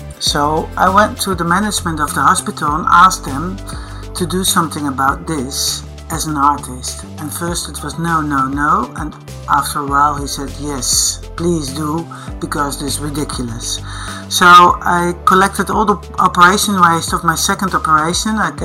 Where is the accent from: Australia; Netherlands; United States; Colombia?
Netherlands; English is a second language; from Holland